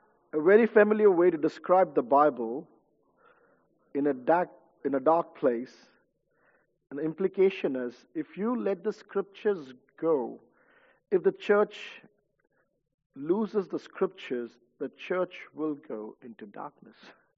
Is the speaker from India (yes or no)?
yes; India; because I grew up in India, that was my first exposure going outside India.